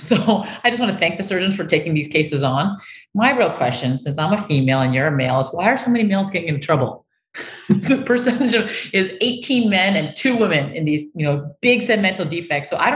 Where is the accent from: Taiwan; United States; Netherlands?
Taiwan; From my home country of Taiwan.